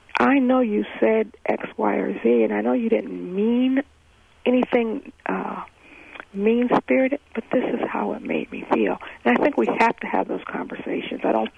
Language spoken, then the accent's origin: English; California, United States; And I came from a very diverse place. I came from California here. So it was a bit of a culture shock for me.